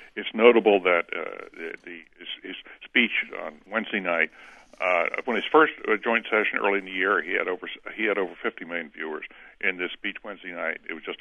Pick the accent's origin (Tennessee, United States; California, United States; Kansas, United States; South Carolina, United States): South Carolina, United States; So there's a different tradition growing up in South Carolina